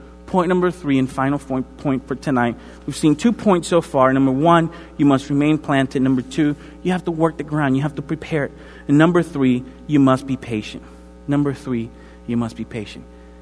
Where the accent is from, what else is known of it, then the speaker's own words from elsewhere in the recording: Dominican Republic; Like I said, mentioned before, I'm from the Dominican Republic, from the tropics.